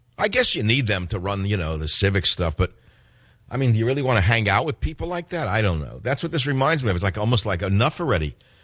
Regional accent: United States; They're not going to take on the issues of the day that matter to me personally as an American

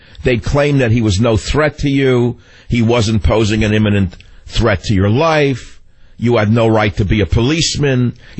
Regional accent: New York City, New York, United States; You know, when I grew up in New York City, there was a thing called the Sullivan Law.

